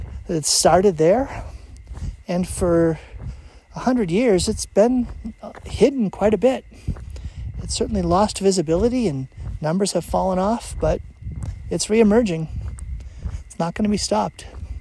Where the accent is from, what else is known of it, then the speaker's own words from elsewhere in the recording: Burlington, Massachusetts, United States; when I grew up in Burlington, just 15 miles from Medford